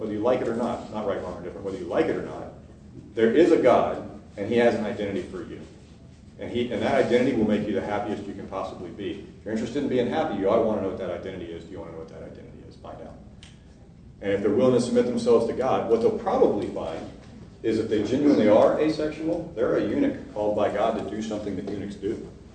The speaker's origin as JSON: {"language": "English", "region": "Scotland", "country": "United Kingdom", "said": "and as a Scotsman I can say that, some of the greatest philosophers and mathematicians and physicists have come out of Scotland."}